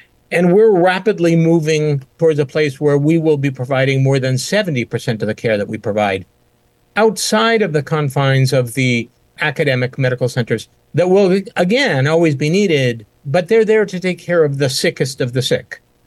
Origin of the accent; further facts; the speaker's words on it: West Coast, United States; also born or lived in Israel; now in Boston, United States; I grew up on the West Coast. In fact, I've never lived anywhere with real weather and seasons until I moved to Boston 13 years ago. But at 18, I moved to Israel.